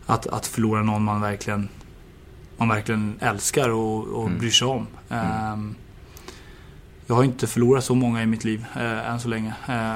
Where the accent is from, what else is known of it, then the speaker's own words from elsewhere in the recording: Stockholm, Stockholm County, Sweden; komma hem till Stockholm och Djurgården och min hemstad.